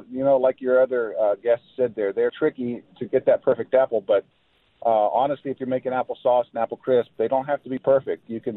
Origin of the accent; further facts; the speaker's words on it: West Virginia, United States; Yeah, I grew up in West Virginia, and our favorite apple, in fact, the state apple of West Virginia, is the Golden Delicious or Yellow Delicious.